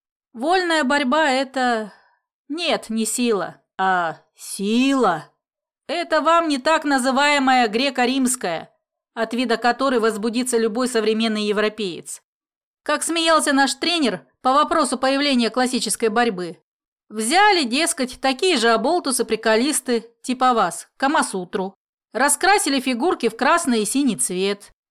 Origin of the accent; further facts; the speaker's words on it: Elista, Kalmykia, Russia; born there; Родился я в Элисте и довольно давно. Элиста – это которая в Волгоградской области, уточняю для тех, у кого плохо с географией.